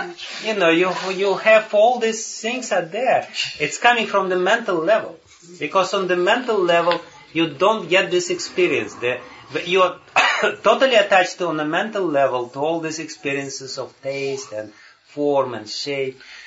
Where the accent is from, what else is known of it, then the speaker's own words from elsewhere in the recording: Tashkent, Uzbekistan; English is a second language; moved away; also born or lived in Sweden; I'm from Tashkent, which is Uzbekistan, and it's a south kind of place with a lot of energy there and a lot of, you know, smells and everything.